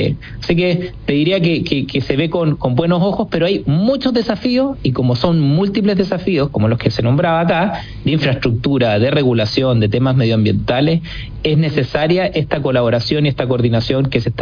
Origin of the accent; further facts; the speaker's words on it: Chile; yo de verdad como chileno hoy día me siento súper orgulloso